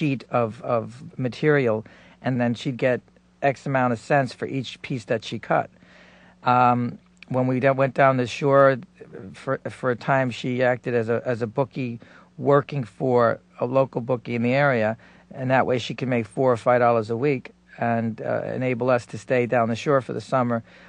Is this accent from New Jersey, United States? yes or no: yes; New Jersey, United States; I don't think, to my knowledge, that he had even an idea that I was from New Jersey.